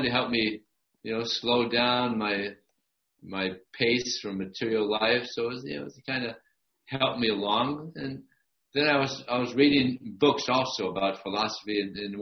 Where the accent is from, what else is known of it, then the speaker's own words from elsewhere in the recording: Los Angeles, California, United States; I grew up in Los Angeles, and at one point, I guess I was about 21, I startedasking questions and studying different philosophies